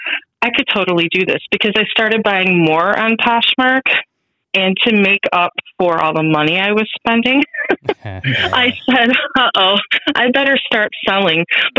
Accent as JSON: {"language": "English", "town": "Chesterfield", "region": "Michigan", "country": "United States", "said": "I'm from Chesterfield, Michigan. I'm about 20 miles north of Detroit, so I'm considered in the suburbs of Detroit."}